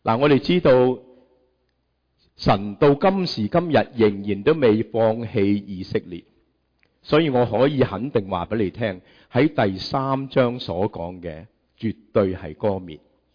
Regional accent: Guangdong, China; 我们广东人说什么？一脚踏两船，是吧？

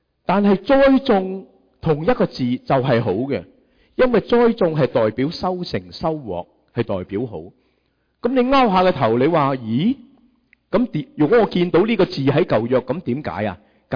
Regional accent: Guangdong, China; 我们广东人说什么？一脚踏两船，是吧？

